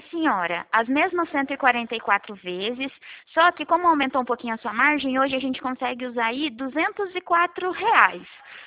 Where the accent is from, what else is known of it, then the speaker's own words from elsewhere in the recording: Araçatuba, São Paulo, Brazil; eu sou daqui de Araçatuba também